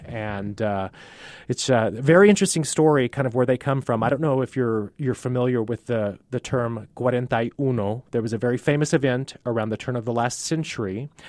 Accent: Las Cruces, New Mexico, United States; now in El Paso, United States; You know, I am from Las Cruces, but I consider El Paso

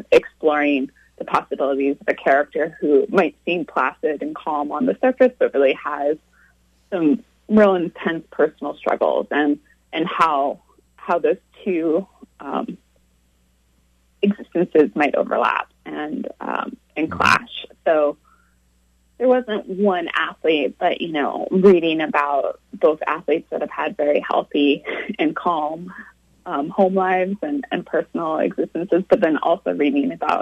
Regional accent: Seattle, Washington, United States; I'm from Seattle originally, and he was, you know, a rookie when I was a little girl

